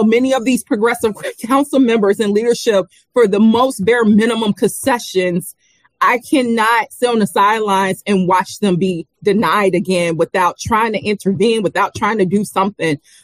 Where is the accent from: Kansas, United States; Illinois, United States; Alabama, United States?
Illinois, United States; Chicago; So for me, again, you know, growing up in Chicago, I know policing happens in largely Black working class communities